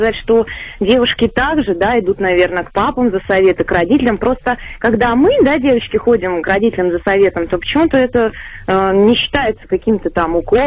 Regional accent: Moscow, Russia; Я из Москвы.

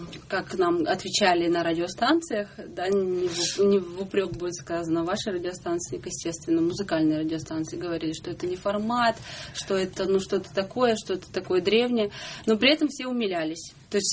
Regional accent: Izhevsk, Udmurtia, Russia; И тут я вспомнила, что в Ижевске, в моем родном городе, в Ижевске, есть такие бабушки

